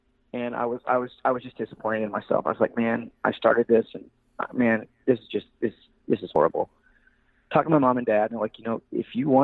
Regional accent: Evansville, Indiana, United States; And they got to me and I said, oh, I'm from Evansville.

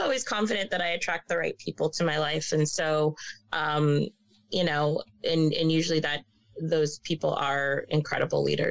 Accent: Wisconsin, United States; also born or lived in Boston; I grew up in Wisconsin, and you're talking about you grew up in Boston

